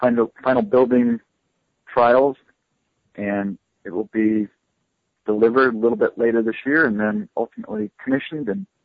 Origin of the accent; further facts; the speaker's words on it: New York, United States; my mom, you know, served in the bank industry for a while in my hometown in upstate New York.